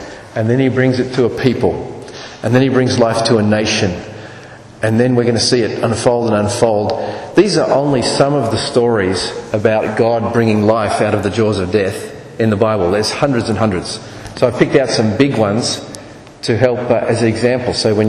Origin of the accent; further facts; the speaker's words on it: Australia; accent: Australian; I'm speaking Australian.